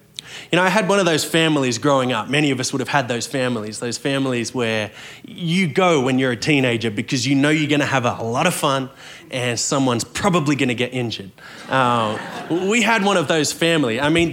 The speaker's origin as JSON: {"language": "English", "country": "Australia", "lives_now": "Los Angeles, United States", "said": "I am from Australia, living in Los Angeles. We're pretty new and pretty fresh to the United States of America."}